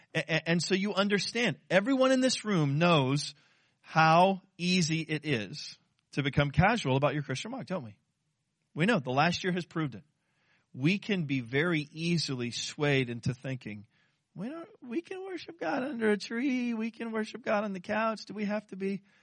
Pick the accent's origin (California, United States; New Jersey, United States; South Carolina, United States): California, United States; I'm from Southern California, and forever people in Southern California have just been, hey, dude, what's up?